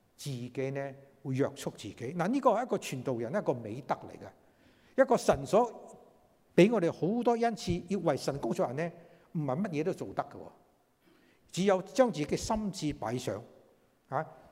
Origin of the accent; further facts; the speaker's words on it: China; 我哋中國人咧好中意講忠孝